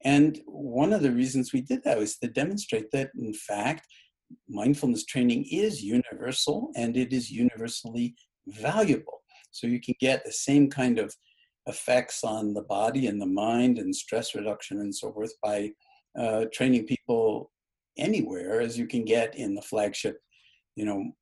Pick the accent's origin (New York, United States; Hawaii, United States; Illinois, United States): New York, United States; New York City; much like the era in which you and I grew up in New York City.